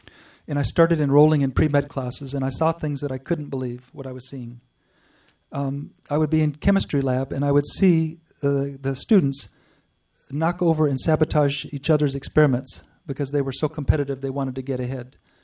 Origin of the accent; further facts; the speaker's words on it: North Carolina, United States; North Carolina. My dad was a doctor at Duke University, and my mom was a school teacher of English. And I was raised in the Jewish faith.